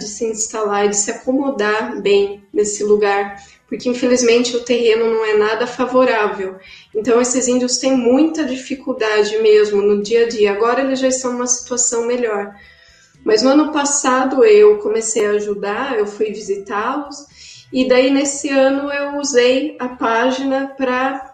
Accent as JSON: {"language": "Portuguese", "region": "Amazon", "country": "Brazil", "said": "e nós somos da Amazônia."}